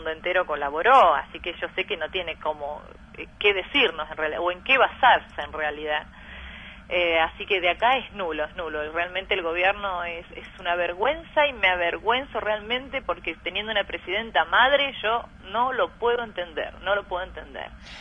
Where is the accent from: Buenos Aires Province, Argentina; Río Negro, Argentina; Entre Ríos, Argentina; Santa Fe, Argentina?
Santa Fe, Argentina; Sunchales; Nosotros acá somos de Sunchales, que es una ciudad chica